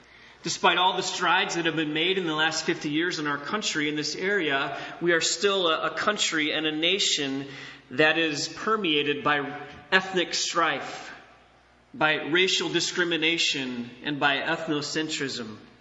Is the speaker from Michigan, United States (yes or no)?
yes; Michigan, United States; And I'll be honest, growing up in West Michigan, I feel kind of immune to this.